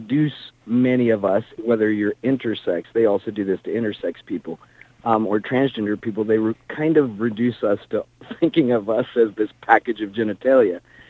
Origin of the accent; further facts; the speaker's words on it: Deep South, United States; even though I came from the Deep South and went to a Southern Baptist high school and college.